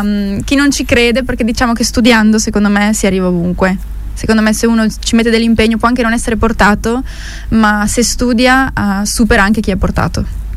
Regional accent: Friuli-Venezia Giulia, Italy; Beh, praticamente in realtà io sono qua friulana

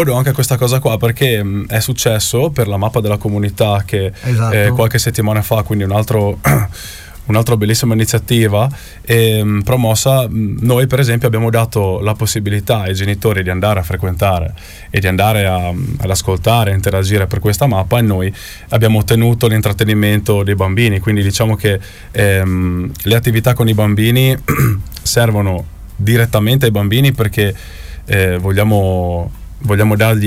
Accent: Tolmezzo, Friuli-Venezia Giulia, Italy; Io vengo da Tolmezzo e, ok, sono abituato a vedere tanti bambini

